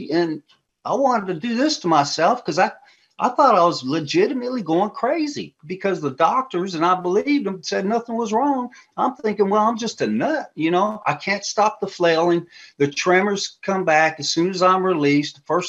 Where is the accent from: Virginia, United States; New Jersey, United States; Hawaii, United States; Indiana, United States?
Hawaii, United States; I'm from Hawaii, okay? I call myself now, I'm a Hawaiian redneck down here in the southeast panhandle of Florida.